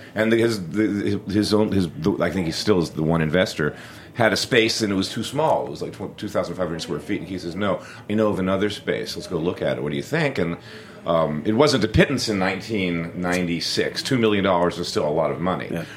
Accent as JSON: {"language": "English", "town": "Philadelphia", "region": "Pennsylvania", "country": "United States", "tie": "born or raised there", "lives_now": "New York, United States", "said": "I grew up in Philly, so I was in the kitchens of Philadelphia were blacks, Italians, and Irish guys."}